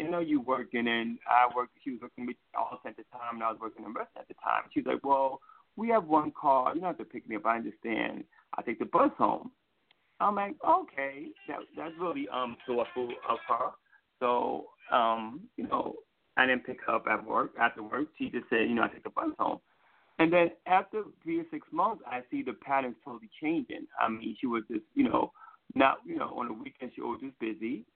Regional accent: New York City, New York, United States; accent: New York; I'm originally from New York City, guys. If you can't hear the accent, I'm from New York.

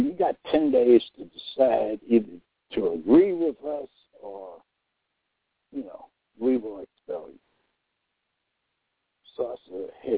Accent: Philadelphia, Pennsylvania, United States; I was from Philadelphia and stuff.

